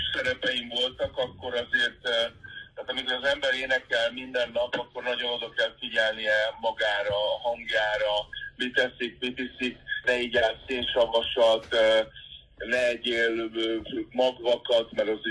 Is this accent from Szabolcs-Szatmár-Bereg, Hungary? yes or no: yes; Fényeslitke, Szabolcs-Szatmár-Bereg, Hungary; also born or lived in Kisvárda; Fényeszékéről indultam, ott nőttem föl, ez egy kis falu, 3500 főt számlál, és Kisvárdán születtem, ez Kisvárda, ez ott van Fényeszékétől 5 kilométerre, és ott születtem, és ott jártam gimnáziumban.